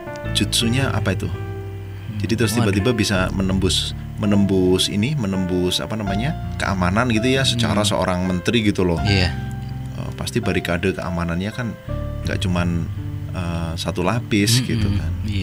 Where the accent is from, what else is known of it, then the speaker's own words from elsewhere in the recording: Malang, East Java, Indonesia; kalau ini bahasa orang Jawa ya, atau saya harus ngaku kalau saya orang Malang.